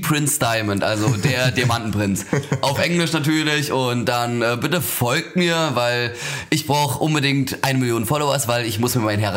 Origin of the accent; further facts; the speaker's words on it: eastern Germany, Germany; Du, ich bin Ossi, das heißt, wir trinken hier nur